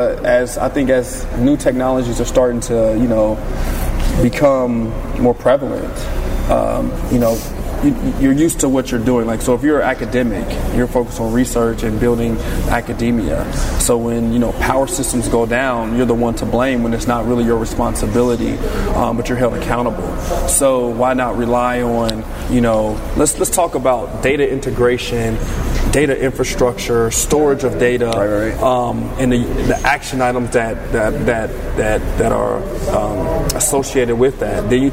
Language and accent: English; Dayton, Ohio, United States; now in Pittsburgh, United States; I'm from Dayton, Ohio.